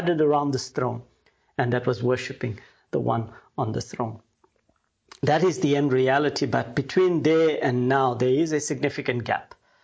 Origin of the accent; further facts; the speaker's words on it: Durban, KwaZulu-Natal, South Africa; now in Germany; I am South African. I come from Durban in South Africa, and I currently live here in Germany